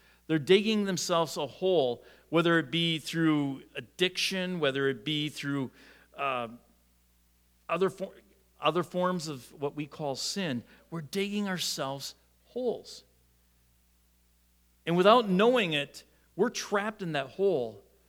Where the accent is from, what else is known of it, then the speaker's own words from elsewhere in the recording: Shawnee, Wisconsin, United States; Where I grew up in Shawnee, Wisconsin, which is a town of about 7,000 that has a paper mill.